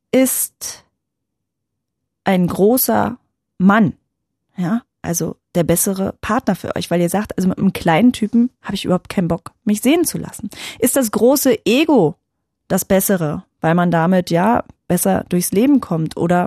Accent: Saxony-Anhalt, Germany; ich bin selbst da in Sachsen-Anhalt groß geworden

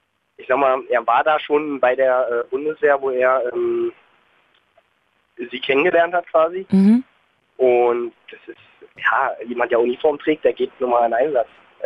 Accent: Erkner, Brandenburg, Germany; Ich komme ja aus Erkner

